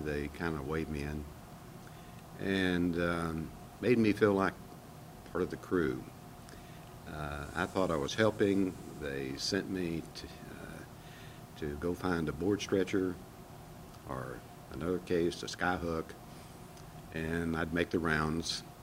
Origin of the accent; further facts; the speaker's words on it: Arkansas, United States; I grew up in South Arkansas, and I had an opportunity walking down the gravel roads to come upon a drilling rig.